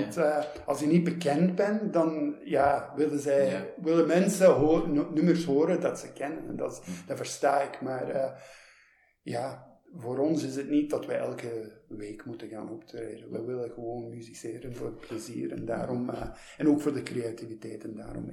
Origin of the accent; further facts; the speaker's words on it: York, Pennsylvania, United States; Dutch is a second language; Van Pennsylvania, van York, Pennsylvania. Dus dat is de oostkust tussen New York City en Washington D.C.